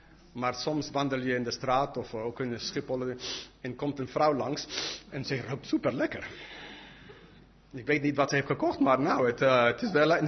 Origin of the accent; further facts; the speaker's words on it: Netherlands; Nou, alsjeblieft, ik ben echt een Nederlander, alsjeblieft, Heere God.